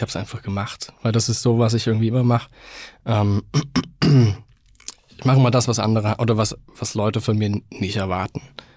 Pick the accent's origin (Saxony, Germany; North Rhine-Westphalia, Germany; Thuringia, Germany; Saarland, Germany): Saxony, Germany; Chemnitz; Ich bin in Chemnitz groß geworden, das ist ja auch die Metropole schlechthin.